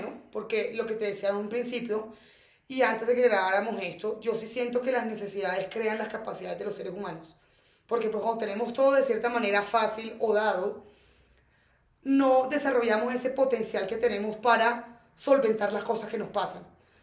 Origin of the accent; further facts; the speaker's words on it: Barranquilla, Atlántico, Colombia; el reto básicamente fue que yo me vine de Barranquilla, mis papás estaban sosteniéndome económicamente, pagando mi universidad.